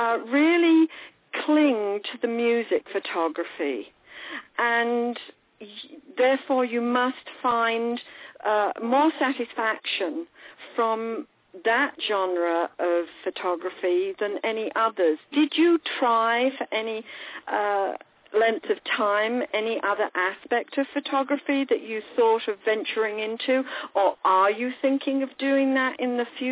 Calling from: New York, United States; I'm calling from New York.

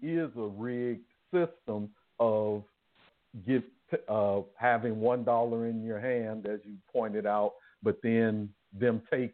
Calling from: Georgia, United States; calling from Georgia.

